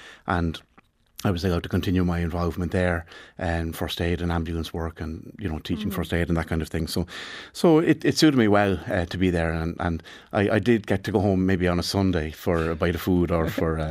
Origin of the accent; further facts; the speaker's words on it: Waterford, Munster, Ireland; I grew up in Waterford City. We're old Waterford stock. Lived opposite the park. The People's Park was our front garden.